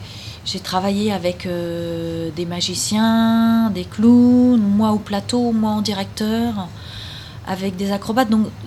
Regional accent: France; Nous, les Français, on est des Latins quand même si on se sent peut-être les moins latins des Latins.

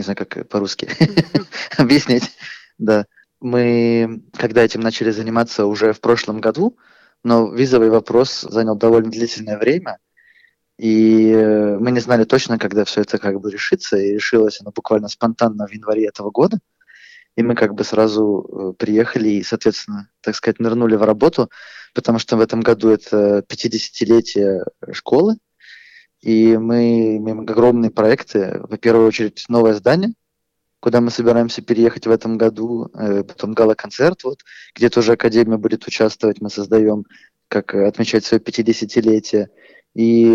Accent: Saint Petersburg, Russia; born there; Я родился в Ленинграде, теперь в Санкт-Петербурге

